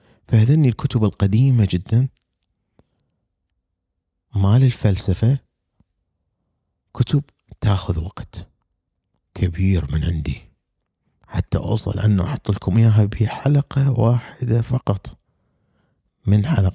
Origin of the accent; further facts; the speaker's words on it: Iraq; لأنه عيب عندنا بالعراق أنه الواحد يلبس مناظر